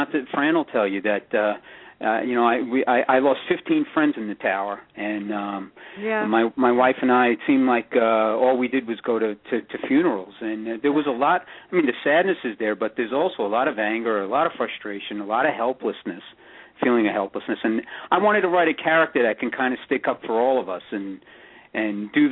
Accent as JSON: {"language": "English", "town": "Brooklyn", "region": "New York", "country": "United States", "tie": "born or raised there", "said": "And, you know, coming from New York, we're very territorial. I'm a guy born and raised in Brooklyn."}